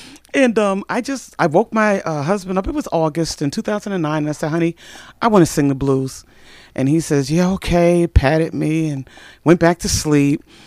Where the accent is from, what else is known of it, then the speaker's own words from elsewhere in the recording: Brooklyn, New York, United States; Oh, believe it or not, Brooklyn, New York.